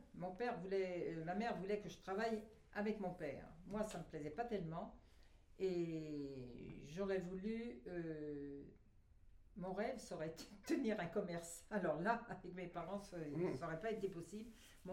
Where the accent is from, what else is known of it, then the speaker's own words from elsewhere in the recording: Bar-sur-Aube, Grand Est, France; born there; Moi, je suis née à Bar-sur-Aube le 14 octobre 1933.